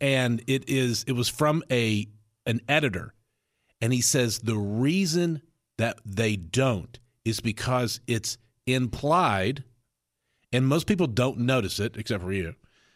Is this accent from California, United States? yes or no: no; Reno, Nevada, United States; I'm from Reno.